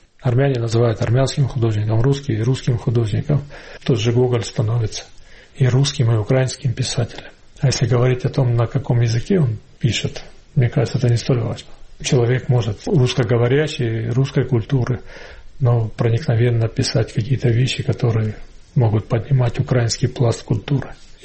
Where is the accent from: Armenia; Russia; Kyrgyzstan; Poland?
Russia; now in Ukraine; Я вырос в России, воспитывался на российской культуре, одновременно с этим являясь армянином по национальности, зная и армянскую культуру, а в волю случая попав учиться на Украину